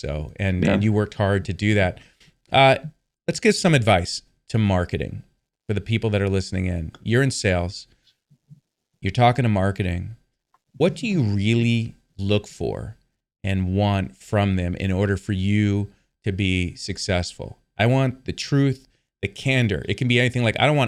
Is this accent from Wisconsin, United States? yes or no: no; New York, United States; I grew up in Long Island. I love waking up in the snow